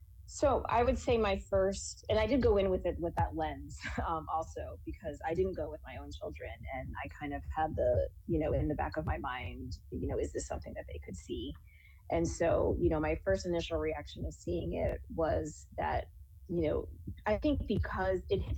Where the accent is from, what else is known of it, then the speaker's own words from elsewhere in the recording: East Coast, United States; I grew up on the East Coast